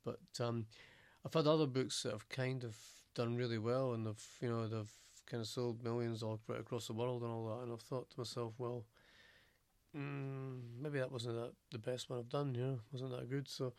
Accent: Scotland, United Kingdom; obviously being Scottish, you know, I'd have to say Scotland because you just, you know, you've got a love for where you come from

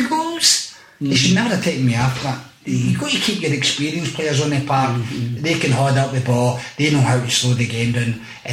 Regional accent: Glasgow, Scotland, United Kingdom; I was brought up in Easter House, and it's a tough place

